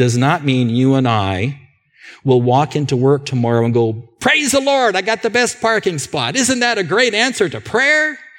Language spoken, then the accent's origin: English; West Kelowna, British Columbia, Canada; I will declare I'm a Canadian. I'll declare I'm from West Kelowna.